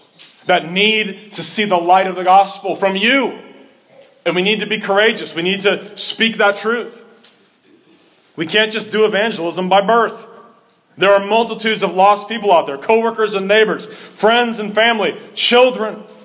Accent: Cincinnati, Ohio, United States; where I grew up in Ohio, on the outskirts of Cincinnati, down by the Ohio River, there was a park that was less than 2 miles from my house.

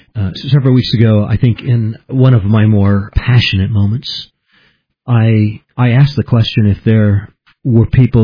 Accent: United States; I probably did. Yeah, I'm an American.

